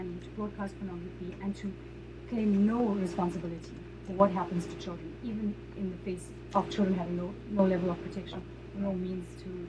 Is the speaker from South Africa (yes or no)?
yes; South Africa; I'm from South Africa